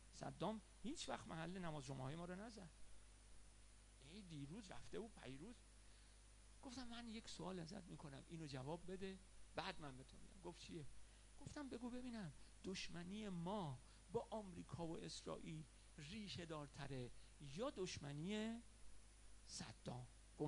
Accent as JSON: {"language": "Persian", "country": "Iran", "said": "گفتم که میدونی که من ایرانی هستم؟"}